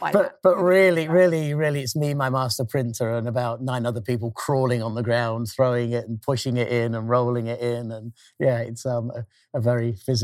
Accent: England, United Kingdom; I think growing up in Northern England, there wasn't a lot of optimism. In sort of like, I was a teenager in the 70s there, but sort of growing up in the 60s, 70s

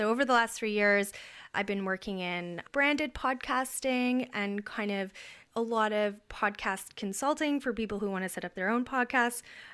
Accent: Canada; I'm not actually American, I'm Canadian.

